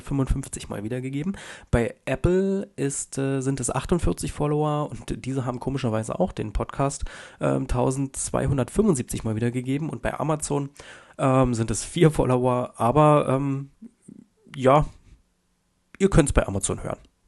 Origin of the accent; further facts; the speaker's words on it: Forst, Brandenburg, Germany; moved away as an adult; now in Saxony, Germany; Ich liebe es, euch zuzuhören und finde es super spannend, was so in meiner Heimatstadt vor sich geht. Ich selbst bin 2018 weg, wegen der Liebe nach Sachsen gezogen.